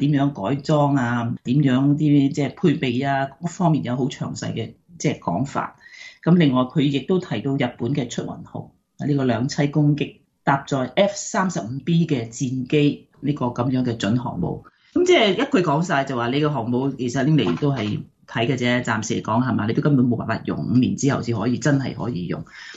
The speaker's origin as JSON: {"language": "Cantonese", "country": "Hong Kong"}